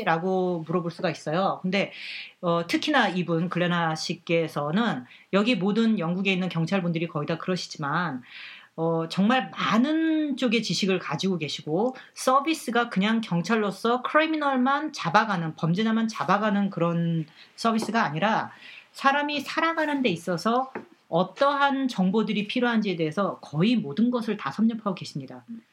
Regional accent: South Korea; first language Korean; 저희가 영어가 이제 한국어가 저희 모국어다 보니까 영어 때문에 겪는 모든 일들이 다 스트레스풀 하거든요.

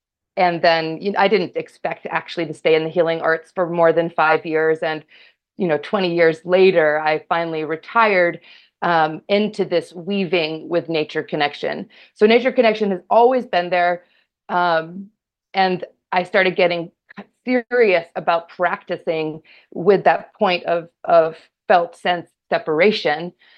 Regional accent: Maine, United States; also born or lived in Chebeague Island; And so I grew up in nature in Maine, first in a small town just northwest of Auburn Lewiston. And then during my, you know, ages like 8 to 14, I had the opportunity to live on a small island off the coast of Maine called Chebig.

